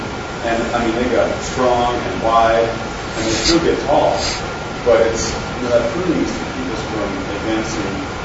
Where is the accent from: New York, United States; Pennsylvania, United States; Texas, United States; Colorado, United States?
Colorado, United States; I was reminded, growing up in Colorado, my folks had a house that our entire backyard was a poplar tree.